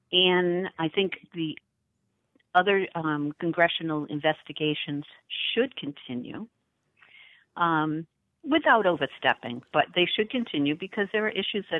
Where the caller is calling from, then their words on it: Fall River, Massachusetts, United States; I'm on the line. I'm calling from Fall River.